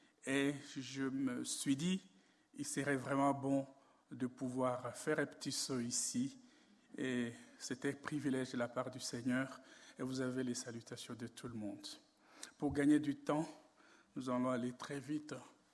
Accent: Ituri, DR Congo; Nous venons de l'Ituri, la province de l'Ituri, qui fait frontière avec l'Ouganda et le Soudan.

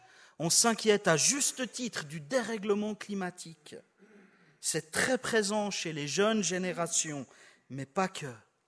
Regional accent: Switzerland; On entend de plus en plus, aussi chez nous en Suisse, cette formule choc.

